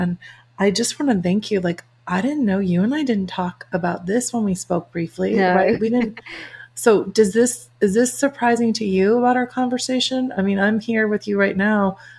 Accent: Chicago, Illinois, United States; So I grew up in the Chicago area in the Midwest, and the weather's pretty similar to England.

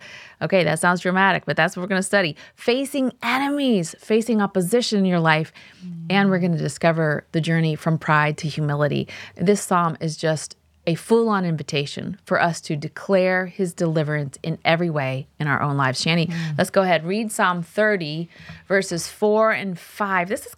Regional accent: State College, Pennsylvania, United States; also born or lived in Midwest; So when we moved back to State College, Pennsylvania, my hometown, my son was about 10 years old.

